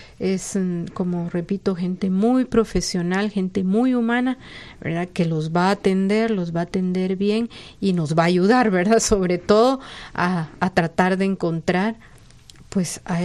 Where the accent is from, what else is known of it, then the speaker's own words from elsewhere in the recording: Guatemala; como ciudadanos guatemaltecos tenemos derecho a conocer esa información